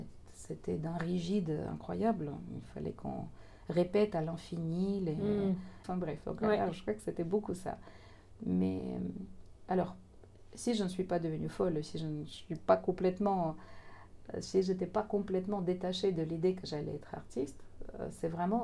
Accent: Moscow, Russia; Je lui ai expliqué en anglais à l'époque que je venais de Moscou

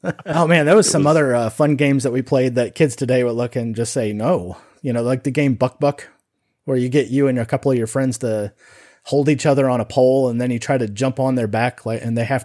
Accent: Nevada, United States; I remember growing up in Nevada playing the hacky sack, getting all the California leftovers.

